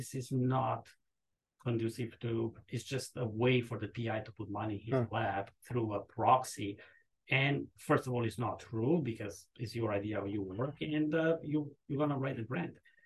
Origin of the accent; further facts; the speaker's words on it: United States; born there; being an American, being born here